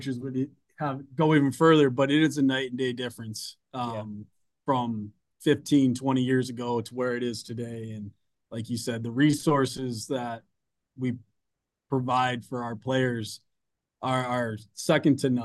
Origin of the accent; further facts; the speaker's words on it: Colorado, United States; also born or lived in upstate New York; I was pretty fortunate being in upstate New York at that time, but I was from Colorado, came from Colorado.